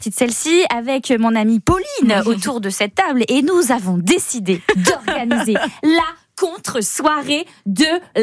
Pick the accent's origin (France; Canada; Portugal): France; Marseille, Provence-Alpes-Côte d'Azur; Oui, bon, c'est l'idée. Mais je suis de Marseille.